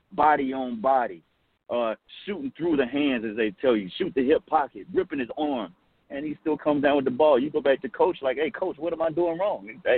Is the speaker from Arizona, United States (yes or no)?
no; Natchez, Mississippi, United States; Myself, man, I grew up in Natchez, Mississippi, went to school at Ole Miss